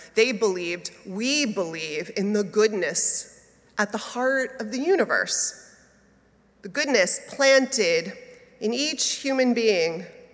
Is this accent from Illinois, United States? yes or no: no; New York City, New York, United States; Growing up in the Unitarian Church of All Souls in New York City, the senior minister was Forrest Church.